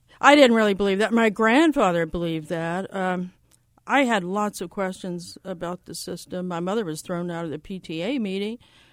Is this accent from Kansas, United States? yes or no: no; New Orleans, Louisiana, United States; I grew up in New Orleans, and I lived in a neighborhood where the white people in that neighborhood, they all had maids.